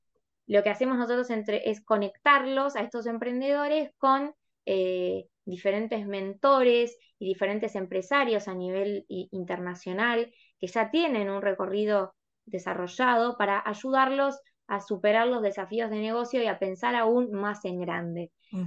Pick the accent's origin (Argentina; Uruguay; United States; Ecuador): Argentina; a mí, como argentina, me llena de orgullo